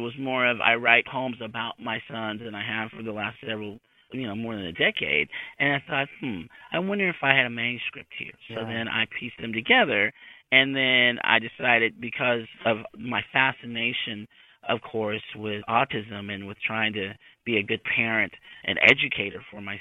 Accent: Enid, Oklahoma, United States; my growing up in Enid and the social, cultural, political dynamics of growing up in Enid in the 60s and 70s and 80s.

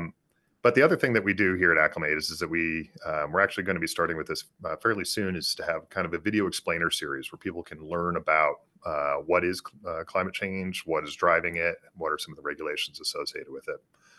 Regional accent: Boise, Idaho, United States; I grew up in Boise, capital high class of 98.

